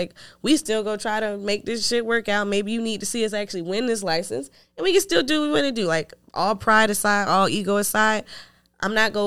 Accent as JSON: {"language": "English", "town": "Miami", "region": "Florida", "country": "United States", "said": "Oh, I got what? I'm from Miami."}